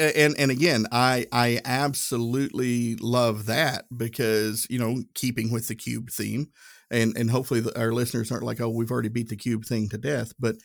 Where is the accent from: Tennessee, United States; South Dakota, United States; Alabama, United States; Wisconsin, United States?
Tennessee, United States; I'm from Tennessee. I have a hard time saying it that word.